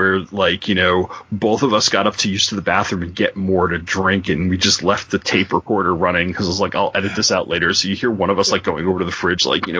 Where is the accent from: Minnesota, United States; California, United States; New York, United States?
New York, United States; Long Island; She's from Virginia and I'm from Long Island, and you kind of notice it.